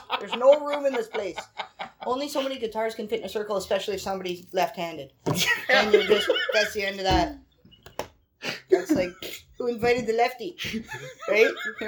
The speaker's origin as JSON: {"language": "English", "region": "Ontario", "country": "Canada", "tie": "born or raised there", "said": "growing up in Southern Ontario"}